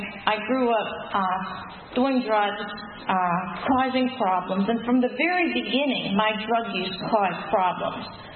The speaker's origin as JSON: {"language": "English", "town": "Pittsburgh", "region": "Pennsylvania", "country": "United States", "said": "I'm from East Liberty, and we used, in Pittsburgh"}